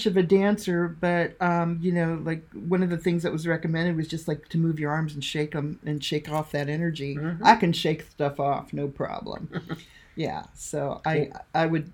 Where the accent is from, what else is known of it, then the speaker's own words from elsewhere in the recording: Seattle, Washington, United States; And I'm from Seattle.